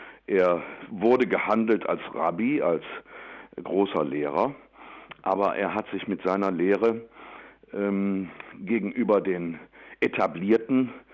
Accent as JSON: {"language": "German", "town": "Düsseldorf", "region": "North Rhine-Westphalia", "country": "Germany", "tie": "born or raised there", "said": "Ja, ich bin groß geworden in Düsseldorf und habe erlebt, als Kind, als Jugendlicher, wie diese Stadt wuchs, wie die Kriegsruinen wegkamen und neue Gebäude gebaut wurden."}